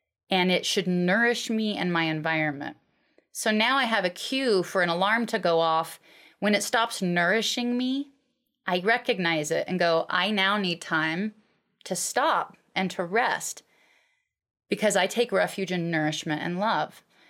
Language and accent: English; Alaska, United States; I grew up in Alaska. My mom left when I was 8.